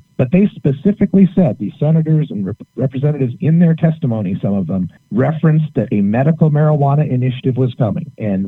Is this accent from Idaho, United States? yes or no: yes; Idaho, United States; moved away as an adult; I grew up in Idaho and had been a marijuana smoker as a professional musician for years.